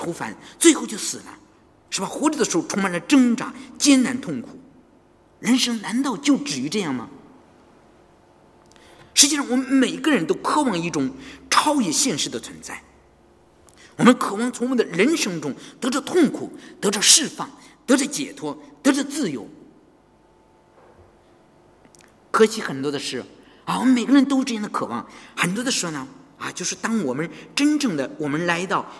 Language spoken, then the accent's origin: Chinese; China; 我觉得我们是一个中国人嘛